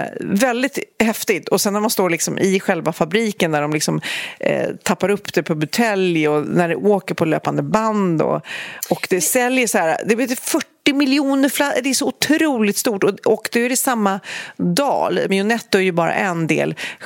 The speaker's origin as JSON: {"language": "Swedish", "town": "Storholmen", "country": "Sweden", "tie": "born or raised there", "said": "Jag sitter där och får de här bilderna av min uppväxt på Storholmen."}